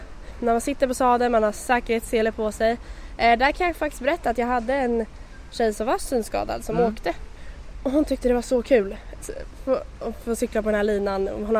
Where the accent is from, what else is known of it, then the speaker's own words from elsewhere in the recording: Södertälje, Stockholm County, Sweden; Jag är uppväxt i Södertälje, så jag har varit här väldigt mycket som barn